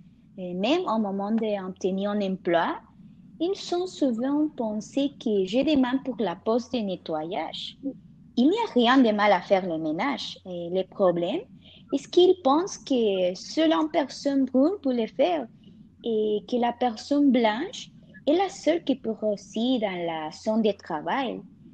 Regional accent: Cancún, Quintana Roo, Mexico; French is a second language; j'ai 20 ans, je suis mexicaine, je vis actuellement à Cancun. J'ai vécu là toute ma vie.

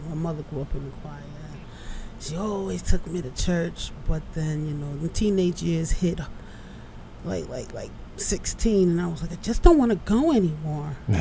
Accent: Long Beach, New York, United States; also born or lived in Brooklyn; But I was also raised in Long Beach, New York.

